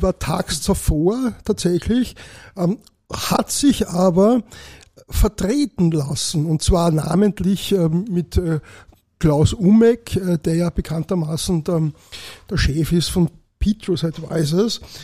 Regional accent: Lower Austria, Austria; Ich komme aus dem Weinviertel.

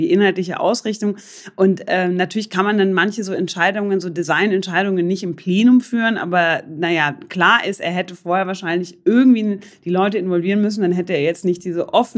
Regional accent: Munich, Bavaria, Germany; born there; ich bin ja in München geboren.

